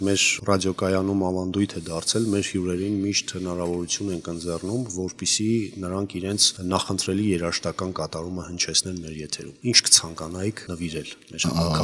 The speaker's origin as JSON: {"language": "Armenian", "town": "Vanadzor", "region": "Lori", "country": "Armenia", "said": "բոլորս վանաձորցի ենք, բոլորս էլ ցանկանում ենք ապրել լավ քաղաքում"}